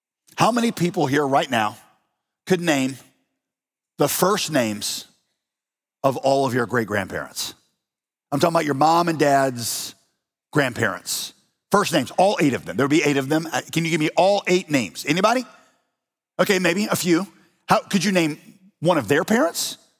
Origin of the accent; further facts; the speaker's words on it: United States; accent: American; I was like, am I just saying it in a weird American accent?